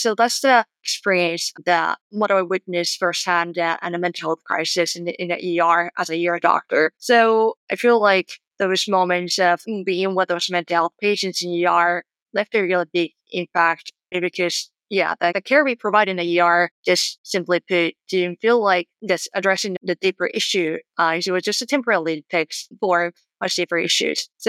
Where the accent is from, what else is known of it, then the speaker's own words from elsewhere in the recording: Japan; moved away as an adult; now in United States; So just to give you in the background, I grew up in Japan and I went to medical school in Japan and they relocated to the States to pursue emergency medicine training